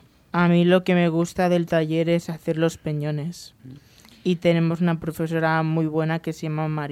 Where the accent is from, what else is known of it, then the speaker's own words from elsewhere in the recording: Calpe, Valencian Community, Spain; tengo 22 años y soy de Calpe.